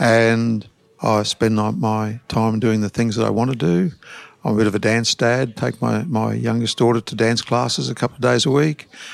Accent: Brisbane, Queensland, Australia; also born or lived in Victoria / Dalby; I was born in Victoria. Then we came to Queensland, went to Dalby, and Then I was probably in year seven when we came to Brisbane. Lived here most of my life.

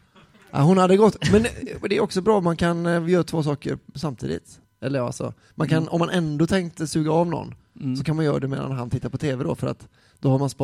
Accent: Sweden; och jag är svensk

